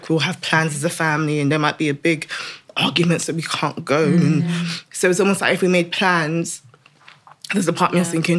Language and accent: English; Nigeria; as a Nigerian, everybody's your auntie, everybody's your uncle.